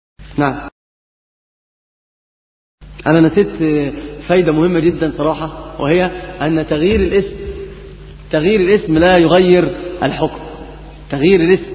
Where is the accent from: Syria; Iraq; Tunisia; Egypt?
Egypt; اللي عندنا في مصر بيقولوا البيع المحروق،